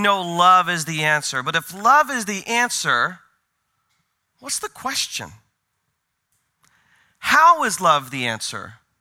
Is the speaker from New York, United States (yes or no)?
no; Portland, Oregon, United States; because I'm from Portland, Oregon.